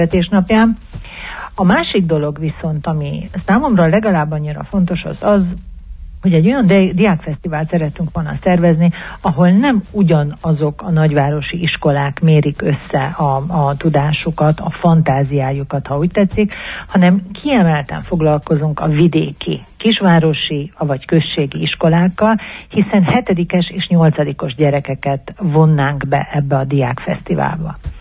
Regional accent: Transylvania, Romania; büszkék vagyunk arra, hogy mi erdélyi magyarok vagyunk.

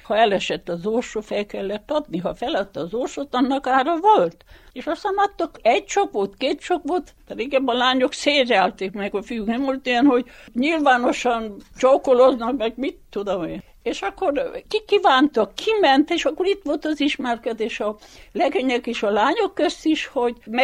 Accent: Istvánháza, Hungary; 1942. június 26-án születtem Istvánházán. Itt is éltem, itt is lakom, most is

